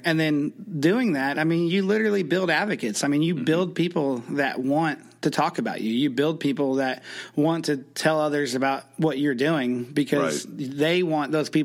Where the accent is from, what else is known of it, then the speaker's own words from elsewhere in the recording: Oklahoma City, Oklahoma, United States; But, you know, I grew up in Oklahoma City. We love Top Gun.